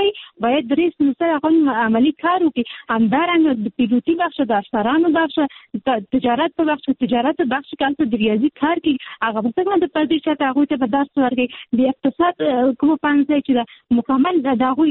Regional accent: Peshawar, Khyber Pakhtunkhwa, Pakistan; زما پیدایش په پېښور کې شوې ده زه په پېښور کې لوی شوې یم

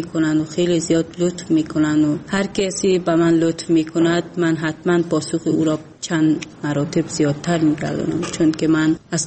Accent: Tajikistan; اصلا وقتی که من بیرون از تاجیکستانم بودم

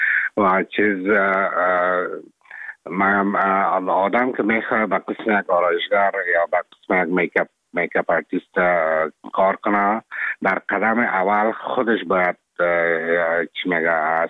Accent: Afghanistan; now in Czech Republic; من افغان هستم، از افغانستان هستم

